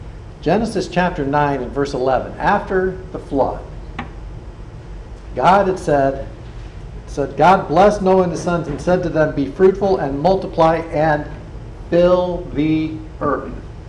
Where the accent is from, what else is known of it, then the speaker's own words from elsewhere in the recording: Ohio, United States; moved away as an adult; Anybody that knows Mary Jo and I know that we came from Northeast Ohio. I got transferred out here for work.